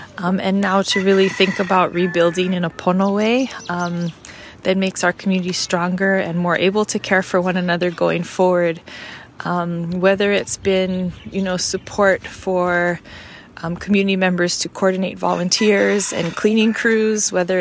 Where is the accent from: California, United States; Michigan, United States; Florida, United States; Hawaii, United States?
Hawaii, United States; Kalihiwai; I'm from Kalihiwai, Kauai, so we live just on the edge of Halele'a, which is the district that's experienced the worst flooding.